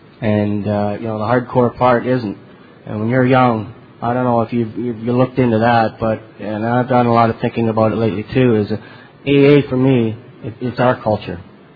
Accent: Barrie, Ontario, Canada; I'm from Barrie, Ontario.

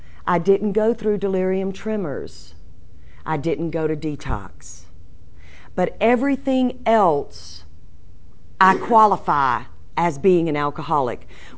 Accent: Greensboro, Georgia, United States; also born or lived in Macon; I was born in Macon and we moved to Greensboro, Georgia.

